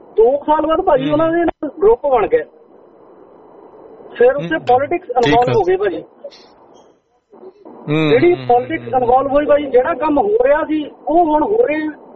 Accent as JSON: {"language": "Punjabi", "region": "Punjab", "country": "India", "tie": "born or raised there", "said": "ਮੇਰਾ ਪਿੰਡ ਫਗਵਾੜੇ ਦੇ ਕੋਲ ਹੀ ਆ"}